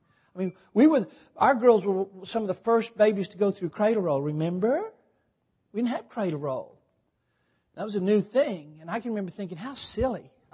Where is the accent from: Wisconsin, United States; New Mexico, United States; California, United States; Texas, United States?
New Mexico, United States; Cloudcroft; When I was a young man, growing up in Cloudcroft, New Mexico, this is awful.